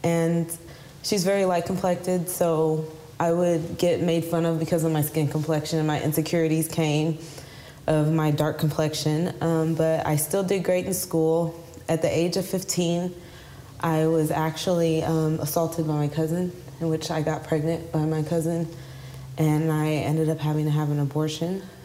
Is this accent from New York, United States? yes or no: no; La Marque, Texas, United States; Well, my story goes, I'm from Lamarck, Texas.